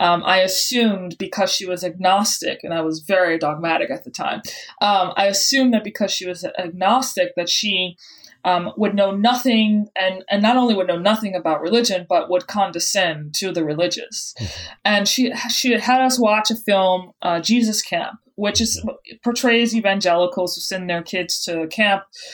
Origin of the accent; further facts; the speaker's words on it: New Orleans, Louisiana, United States; born there; So yes, I was born in New Orleans. I was born into a religious family